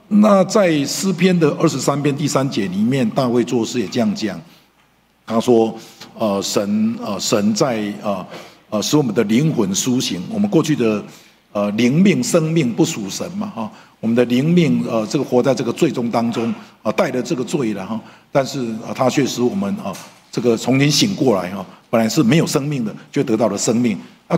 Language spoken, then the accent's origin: Chinese; Dalin, Chiayi County, Taiwan; 那只是以前小时候在嘉义大林也是一样